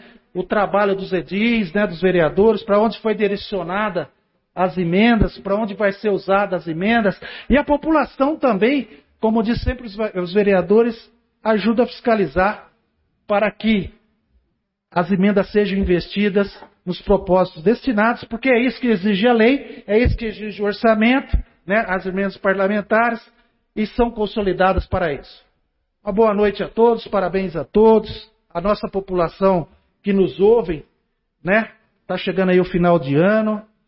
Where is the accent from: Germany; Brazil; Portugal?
Brazil; Garça, São Paulo; born there; onde nasci, né? E cada vez mais eu quero que a saúde de Garça melhore.